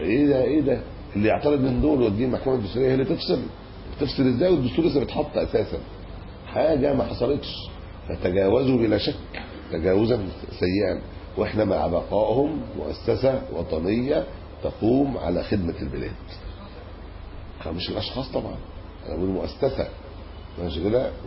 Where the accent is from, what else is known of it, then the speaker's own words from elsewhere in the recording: Egypt; لكن إحنا عندنا في مصر ما هيش عادة، بحيث أنها تبقى أنا لما بروح مطروح لازم أعيب قوي